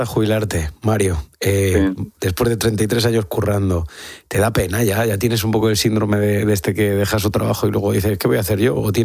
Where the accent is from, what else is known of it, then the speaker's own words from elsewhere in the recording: Galicia, Spain; Yo pienso en Galicia, que es mi tierra, ¿no?